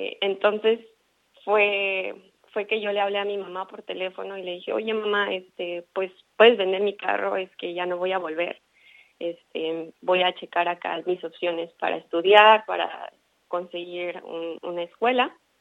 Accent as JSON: {"language": "Spanish", "country": "Mexico", "said": "yo soy mexicana, me encanta la música mexicana"}